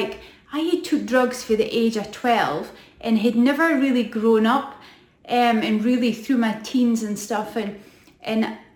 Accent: Aberdeen, Scotland, United Kingdom; I'm not from the Brock originally. I just kind of married into the Brock, but I'm originally from Aberdeen. I am one of four kids. Growing up was good, had a good life.

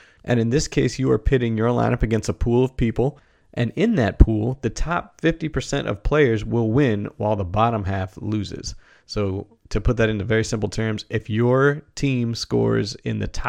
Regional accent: Boston, Massachusetts, United States; I'm from Boston. People think that sounds funny, but tournament doesn't sound right to me.

